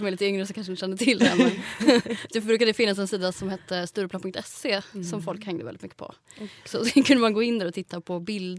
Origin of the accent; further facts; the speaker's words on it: Linköping, Östergötland, Sweden; Utanför, jag är född på en bondgård utanför Linköping.